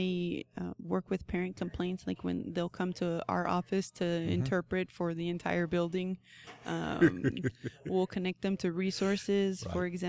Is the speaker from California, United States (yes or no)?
yes; California, United States; also born or lived in Mexico; now in Oklahoma, United States; So I was born in Mexico. Mm-hmm. I came to the U.S. or crawled under the fence into the U.S. when I was two, and we moved to California. Mm-hmm. So I was out there for most of my childhood